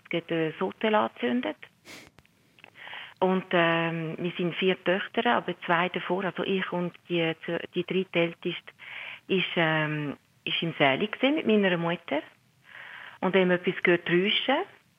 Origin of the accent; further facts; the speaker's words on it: Jura, Switzerland; Und zwar, ich bin ursprünglich aus dem Jura